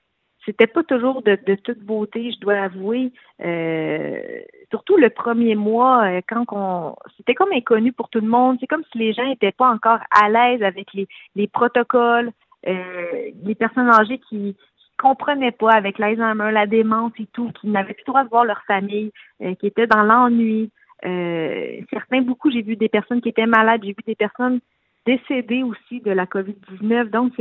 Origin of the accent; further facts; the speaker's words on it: Joliette, Quebec, Canada; Moi, j'étais originaire de Joliette